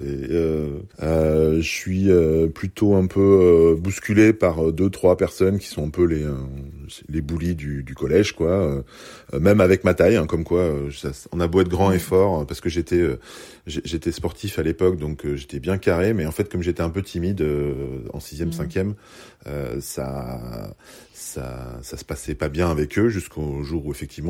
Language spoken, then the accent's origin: French; Chamonix, Auvergne-Rhône-Alpes, France; also born or lived in Belgium; je suis né en Belgique, hein, ma mère déménage parce qu'elle trouve un travail en France, à Chamonix, donc c'est 800 km de distance, quoi.